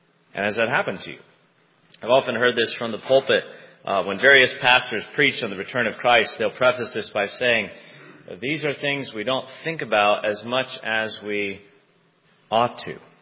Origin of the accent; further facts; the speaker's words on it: Huntington Beach, California, United States; At least that's my connotation growing up in Huntington Beach, California. There's always somebody down by the pier.